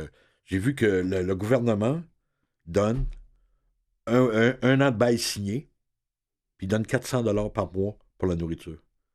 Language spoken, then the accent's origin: French; Princeville, Quebec, Canada; also born or lived in Laval; Moi, je suis un natif des Bois-Francs.